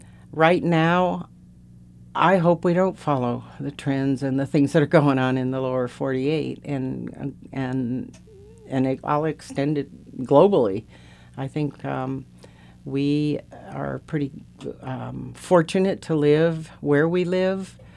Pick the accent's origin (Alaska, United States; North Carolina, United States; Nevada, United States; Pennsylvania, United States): Alaska, United States; Haines; I grew up in Haines. It was a blue-collar town with a lot of people working hard and, you know, doing whatever it took to make this town work.